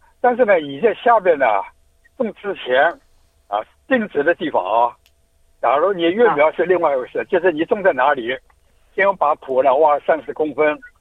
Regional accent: China

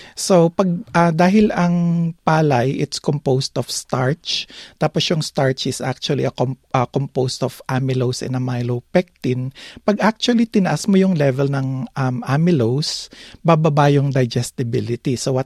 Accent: Los Baños, Laguna, Philippines; also born or lived in Quezon Province; now in Australia; tubong Quezon Province pero lumaki ako sa Las Baños, Laguna.

